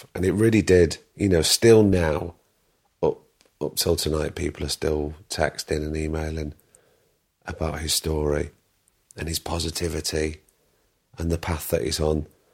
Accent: Blackpool, North West England, United Kingdom; when I came down from Blackpool, I immediately went to North London, because that's where all the Northerners were.

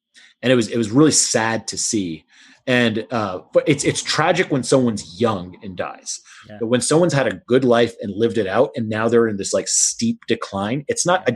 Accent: Houston, Texas, United States; born there; I wasn't born there. I was born in Houston, but we went there all the time.

